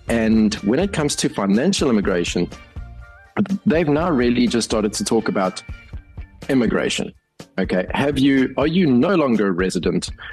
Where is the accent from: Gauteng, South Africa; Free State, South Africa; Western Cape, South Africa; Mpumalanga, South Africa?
Western Cape, South Africa; Cape Town; now in United States; I'm from Cape Town.